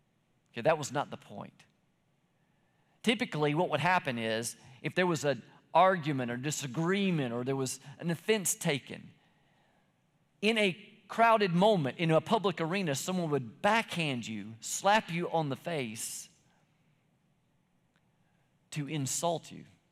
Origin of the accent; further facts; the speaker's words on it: McDonough, Georgia, United States; because we're from Georgia and that just doesn't happen around here. When you're walking down the street in McDonough, there's seven people, not 700,000 of them.